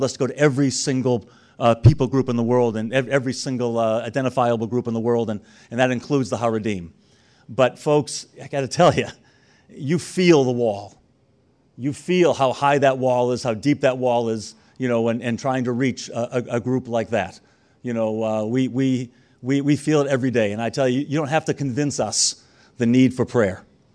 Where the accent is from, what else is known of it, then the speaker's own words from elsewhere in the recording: Newton, Massachusetts, United States; I grew up in Newton, Massachusetts, in a very secular environment.